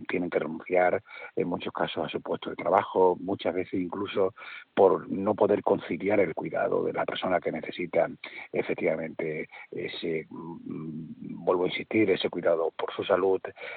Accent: Extremadura, Spain; digo Extremadura porque yo soy de origen extremeño

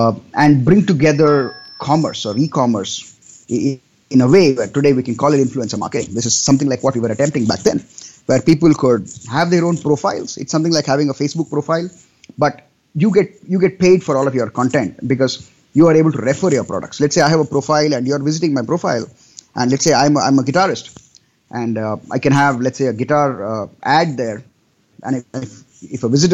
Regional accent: Bangalore, Karnataka, India; also born or lived in Uttar Pradesh; I'm Bangalorean, right? I moved from Bangalore, did my engineering in UP.

